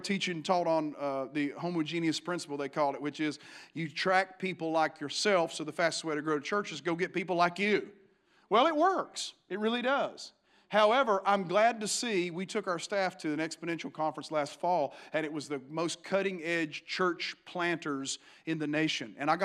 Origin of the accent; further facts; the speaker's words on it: Virginia, United States; born there; I'm a hillbilly by birth, and I appreciate that. And, I'm an American by birth. I was born in the state of Virginia by birth. Hallelujah. The beautiful part of the state that's in the mountains anyhow.